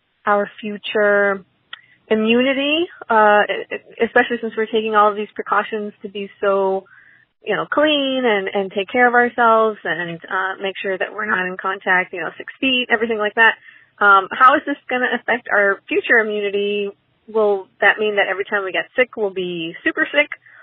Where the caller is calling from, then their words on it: San Diego, California, United States; I'm calling from San Diego.